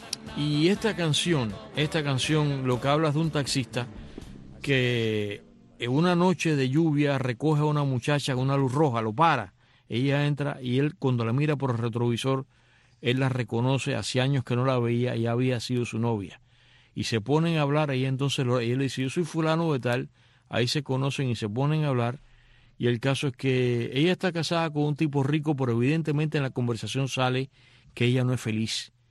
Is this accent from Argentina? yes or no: no; Cuba; Nosotros lo entendemos como cubanos